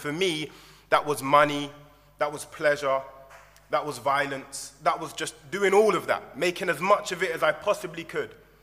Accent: London, United Kingdom; I'm originally from London, England. I was born in an area called Ealing, and I grew up on an estate called Woodend in Norfolk area. And I grew up in what I would describe as agnostic home.

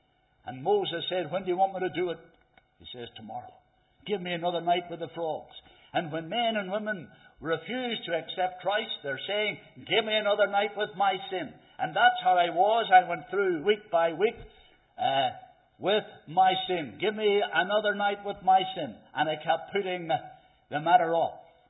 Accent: Dromara, Northern Ireland, United Kingdom; born or raised there

